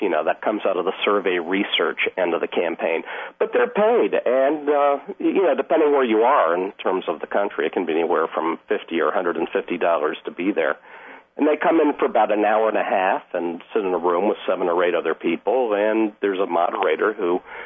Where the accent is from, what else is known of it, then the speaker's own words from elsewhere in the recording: Washington, District of Columbia, United States; now in Arlington, United States; Actually, I grew up in the district. I'm a fifth-generation Washingtonian.